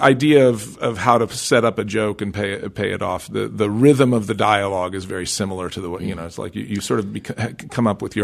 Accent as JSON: {"language": "English", "town": "Mobile", "region": "Alabama", "country": "United States", "tie": "born or raised there", "also_born_or_lived": "California", "said": "the University of South Alabama, where I grew up in Mobile"}